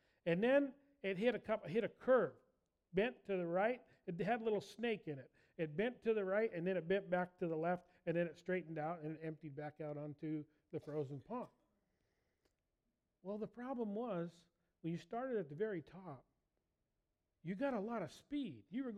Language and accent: English; Alaska, United States; You know, the funny thing, growing up in Alaska, one of the things that we really despised was Texans bragging about how wonderful Texas was.